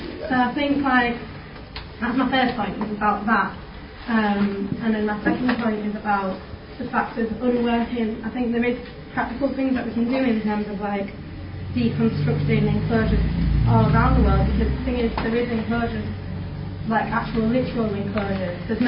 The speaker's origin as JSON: {"language": "English", "town": "Bradford", "region": "Yorkshire and the Humber", "country": "United Kingdom", "said": "I'm from Bradford, where the whole place has been knocked down, still fucking shopping centre."}